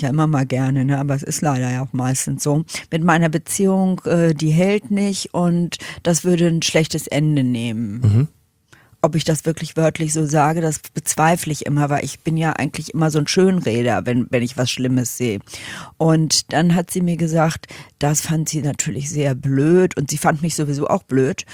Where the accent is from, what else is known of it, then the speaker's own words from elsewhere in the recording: Lüdenscheid, North Rhine-Westphalia, Germany; Und da habe ich gesagt, ich auch.